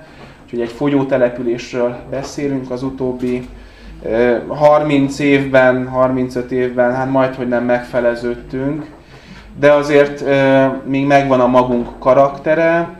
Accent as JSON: {"language": "Hungarian", "region": "Budapest", "country": "Hungary", "tie": "born or raised there", "lives_now": "Sáregres, Hungary", "said": "én pesti gyerek vagyok, vagy inkább budai gyerek vagyok, az ugye még egy kategóriával másabb, mert tudjuk, hogy ugye a Pest az Budához képest vidék, tehát budai gyerekként Sáregresre mentem"}